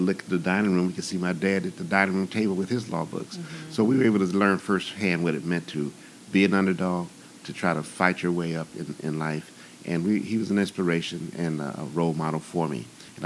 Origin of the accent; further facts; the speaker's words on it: Murfreesboro, Tennessee, United States; born there; I was not born in Chicago, but I was born in Murfreesboro, Tennessee, a small town about 30 miles from Nashville.